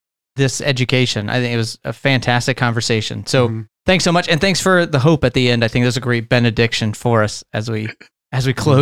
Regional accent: United States; I think I'm so programmed as an American to be like anti-communist.

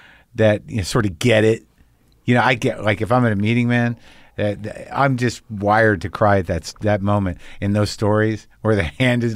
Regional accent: New Mexico, United States; But like I grew up in New Mexico. So I remember what it was like being a teenager towards the tail end of the 70s.

